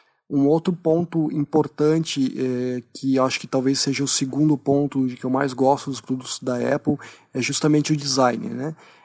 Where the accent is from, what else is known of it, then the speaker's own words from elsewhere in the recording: Blumenau, Santa Catarina, Brazil; eu sou de Blumenau, Santa Catarina.